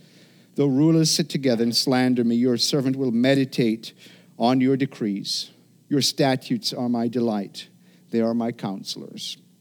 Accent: Jamaica; Yeah, I grew up in Jamaica, and so this kind of cold weather this morning

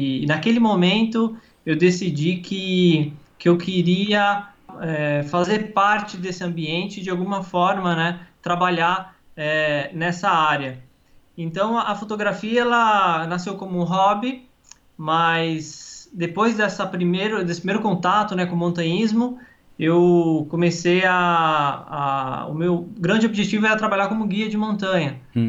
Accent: São Paulo, Brazil; born there; eu nasci em São Paulo, na capital, né?

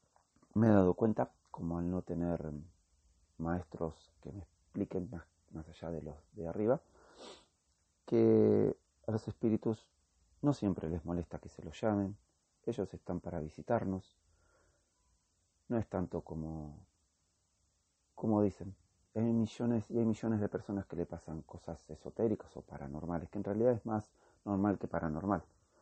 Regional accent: Argentina; Yo tengo 44 años. Soy de Argentina.

